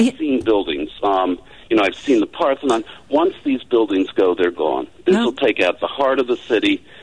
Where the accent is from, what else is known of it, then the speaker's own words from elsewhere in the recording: Philadelphia, Pennsylvania, United States; I grew up in Philadelphia. I'm 66 years old.